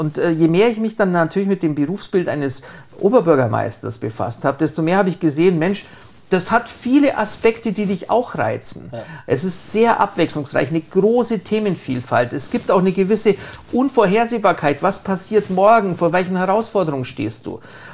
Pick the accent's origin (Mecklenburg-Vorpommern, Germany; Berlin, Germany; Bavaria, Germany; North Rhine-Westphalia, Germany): Bavaria, Germany; Kaufbeuren; Das ist meine Heimatstadt. Das ist, ich fühle mich da wohl. Zu der Zeit haben meine Eltern natürlich dort auch noch gelebt.